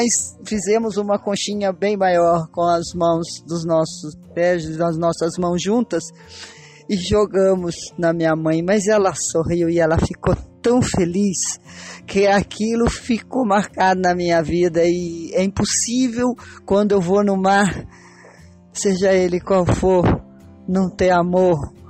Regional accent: Campinas, São Paulo, Brazil; sou de Barão Geraldo, Campinas

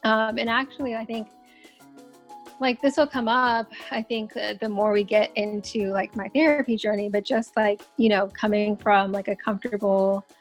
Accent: North Carolina, United States; Well, so I actually grew up in North Carolina.

